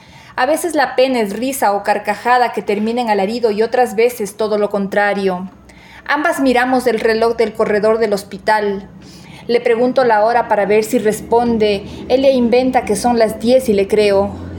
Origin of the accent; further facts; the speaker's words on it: Quito, Pichincha, Ecuador; soy de Quito.